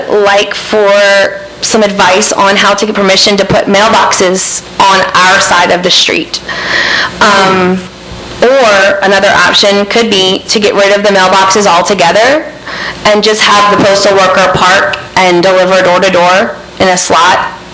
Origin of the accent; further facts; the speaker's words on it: Mandeville, Louisiana, United States; I'm from Mandeville, so we have the Tammany Trace